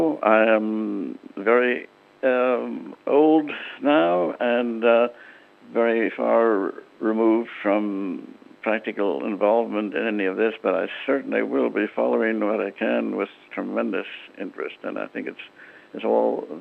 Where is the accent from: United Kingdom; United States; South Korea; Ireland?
Ireland; Ramelton, County Donegal; I was going to spend time back in my hometown of Remelton, among other places.